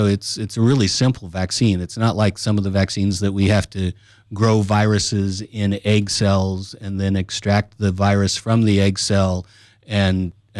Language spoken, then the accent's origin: English; United States; I come from the United States, and I was a university professor at a medical school or several medical schools in the U.S.